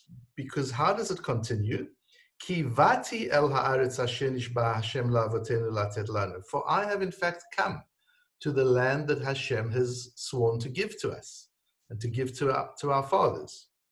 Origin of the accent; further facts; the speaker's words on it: South Africa; also born or lived in United States; now in Israel; I was born in South Africa and I was raised there and I lived there. And then from there, I went to the United States and then I came to Israel more recently.